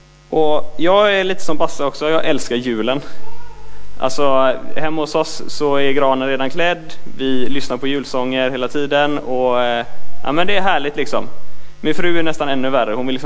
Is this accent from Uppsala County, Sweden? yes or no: no; Jonsered, Västra Götaland County, Sweden; Jag är från Jonsered.